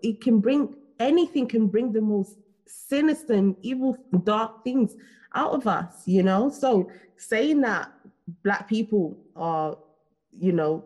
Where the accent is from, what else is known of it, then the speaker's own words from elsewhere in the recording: Nigeria; born there; moved away; I was born in Nigeria. I moved here.